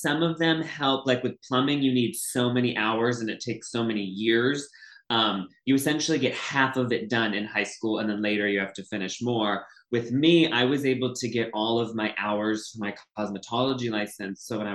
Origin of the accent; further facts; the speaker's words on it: Northampton, Massachusetts, United States; now in Los Angeles, United States; I'm a high-end hair extension specialist located in Los Angeles, California, and I'm originally from Northampton, Massachusetts.